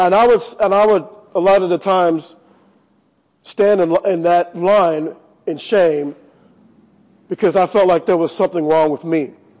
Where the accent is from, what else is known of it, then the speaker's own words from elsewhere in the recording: Walnut Creek, California, United States; I grew up in Walnut Creek. I didn't look like everybody else growing up in Walnut Creek. Didn't sound like everybody else growing up in Walnut Creek.